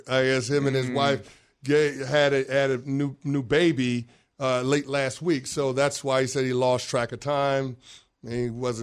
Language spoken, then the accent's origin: English; New York City, New York, United States; Because you know what I love more than being a New Yorker or being a Lakers fan?